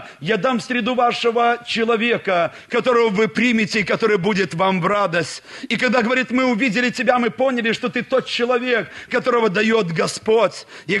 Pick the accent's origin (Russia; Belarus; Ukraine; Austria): Belarus; Borisov, Minsk Region; now in Baranovichi, Belarus; Я родом из Борисова, приехали в Барановичи